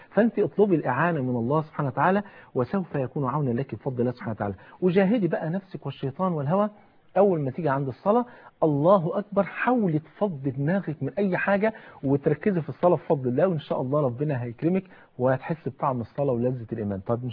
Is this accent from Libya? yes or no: no; Egypt; اصل احنا لما نيجي نرجع هنقول عندنا في مصر